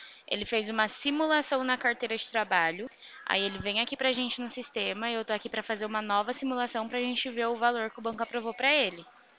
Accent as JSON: {"language": "Portuguese", "town": "Limeira", "region": "São Paulo", "country": "Brazil", "said": "Sou de Limeira, uma cidade"}